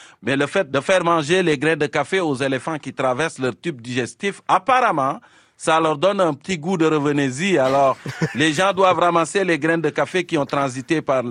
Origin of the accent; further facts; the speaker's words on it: Fatick, Senegal; Moi, je viens du Sénégal, je suis un serrère du centre du pays, de la région de Fatick.